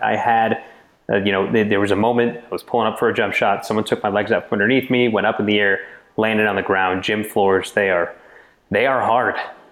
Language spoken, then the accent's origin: English; Chicago, Illinois, United States; I grew up in Chicago, for all the Chicago sports teams.